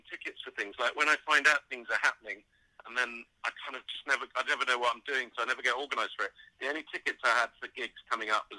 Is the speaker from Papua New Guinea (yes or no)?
no; Lebanon; growing up in Lebanon, we were often we were being shelled and bombed for up to 3-4 weeks